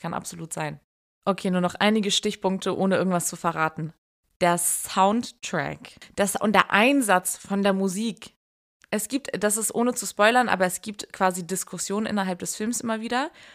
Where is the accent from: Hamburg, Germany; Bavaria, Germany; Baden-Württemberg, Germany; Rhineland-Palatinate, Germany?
Hamburg, Germany; Also erst einmal komme ich aus Hamburg, ja? Ich komme aus Hamburg. Moin. Und ich rede wie ein Hafenkapitän